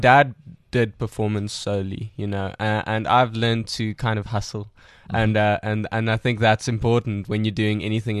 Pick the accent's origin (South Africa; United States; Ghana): South Africa; Pretoria, Gauteng; also born or lived in Johannesburg; I grew up in Pretoria East